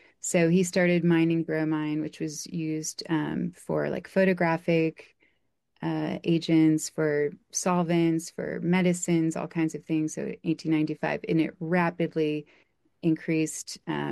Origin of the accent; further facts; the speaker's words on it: Michigan, United States; into the Tibidawassee River, which is actually the river that runs through my hometown that I grew up near, which then fed into the Saginaw River and then fed into the bay.